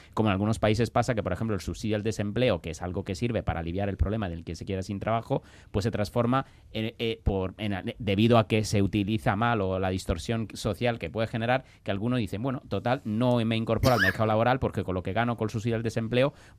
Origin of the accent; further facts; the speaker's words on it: Italy; es un caso que yo he visto en Italia, además, siendo italiano